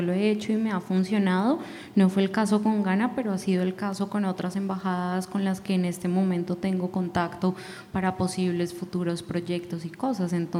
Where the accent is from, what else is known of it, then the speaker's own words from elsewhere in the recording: Colombia; personas de nuestra generación o de cualquier otra generación ahora que no conozca qué es el tiple, pues siendo colombianos.